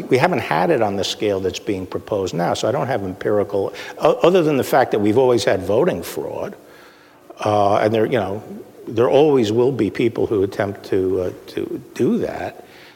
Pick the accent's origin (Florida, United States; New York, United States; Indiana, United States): New York, United States; New York City; growing up on the Upper West Side in Bella Abzug's district in New York. We lived in Columbia University housing, which was great housing overlooking the Hudson River and stuff